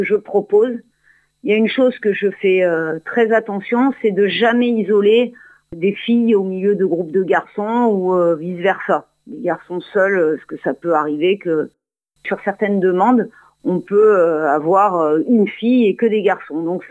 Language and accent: French; Romans-sur-Isère, Auvergne-Rhône-Alpes, France; also born or lived in Lyon; J'ai commencé l'enseignement dans ma région natale, donc la Drôme, à Romans-sur-Isère